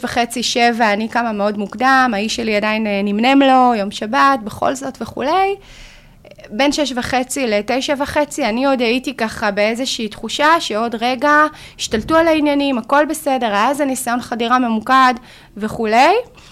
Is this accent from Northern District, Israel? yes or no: no; Sderot, Southern District, Israel; now in Bror Hayil, Israel; אני ילידת סדרות, נולדתי וגדלתי בסדרות, זאת עיר הולדתי וזה חלק מהפאזל של חיי וה-DNA, ואני חיה בקיבוץ ברוך חיל, שם אני מגדלת את ילדינו, יחד עם האיש היקר שלי, הוא בן המקום, וזה סמוך לסדרות, 5 דקות מסדרות.